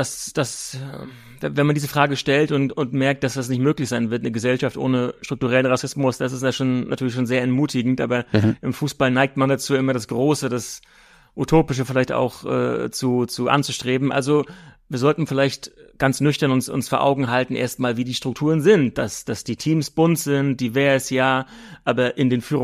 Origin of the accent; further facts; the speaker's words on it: Rostock, Mecklenburg-Vorpommern, Germany; Übrigens auch in Deutschland war das so. Ich bin in Rostock aufgewachsen.